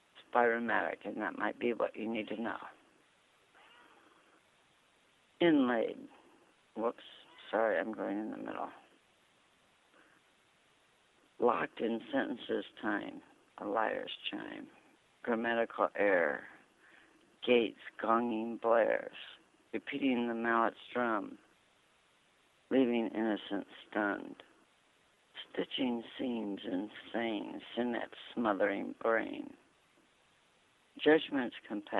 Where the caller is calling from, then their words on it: Illinois, United States; I am here, and you knew I was from Illinois without telling you.